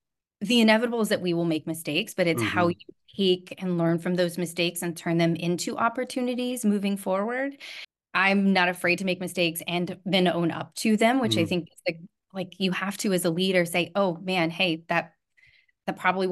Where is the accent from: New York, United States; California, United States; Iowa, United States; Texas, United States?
Texas, United States; Carrollton; So I actually grew up in Carrollton, Texas. So here in the DFW area, to Newman Smith High School, and then ended up at UNT. So stayed local for college.